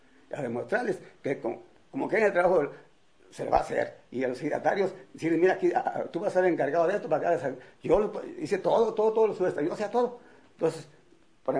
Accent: Matehuala, San Luis Potosí, Mexico; now in Monterrey, Mexico; Yo aquí siempre vivo en Monterrey, siempre he vivido aquí, desde que me vine de Matehuala.

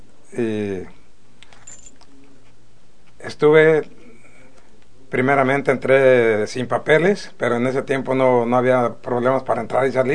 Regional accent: Zapotlanejo, Jalisco, Mexico; moved away as an adult; now in United States; Yo nací en Zapotlanejo, Jalisco, México. Y nací el primero de mayo de 1927. Y estuve un poco de tiempo en México

